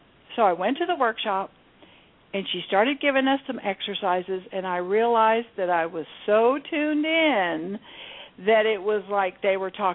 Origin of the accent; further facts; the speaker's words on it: Texas, United States; also born or lived in Michigan / Indonesia / England; From Jakarta, Indonesia, to London, England. I grew up in Texas. I was born in Michigan. I've been many places.